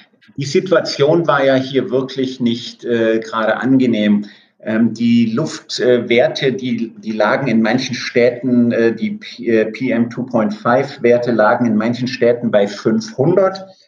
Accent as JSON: {"language": "German", "country": "Germany", "said": "weil wir als Deutsche ja in diesem Bereich schon seit den 70er Jahren, seit der Ölkrise aktiver sind"}